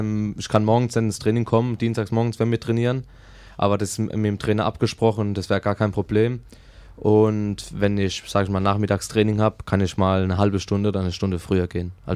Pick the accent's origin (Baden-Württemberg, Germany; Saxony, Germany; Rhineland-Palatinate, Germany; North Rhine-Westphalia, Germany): Baden-Württemberg, Germany; Mannheim; ich lebe in Mannheim, ich bin in Mannheim groß geworden